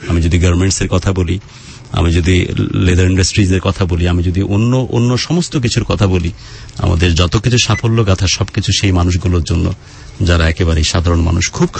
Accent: Rajshahi, Rajshahi Division, Bangladesh; রাজশাহীতে আমার বেড়ে ওঠা, যেখানকার সবচেয়ে ভালো একটি স্কুল গভর্নমেন্ট ল্যাবরেটরি

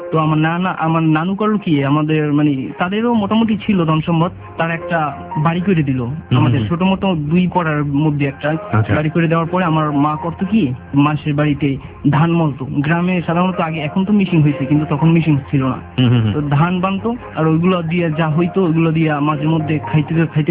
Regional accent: Barisal, Barisal Division, Bangladesh; born there; now in Dhaka, Bangladesh; আমার জন্ম হয়েছে বরিশালে।

